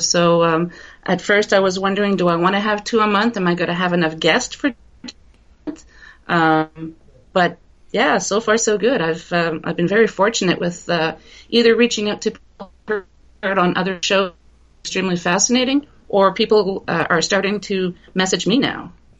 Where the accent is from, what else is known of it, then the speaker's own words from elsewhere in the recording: Canada; I'm a Canadian.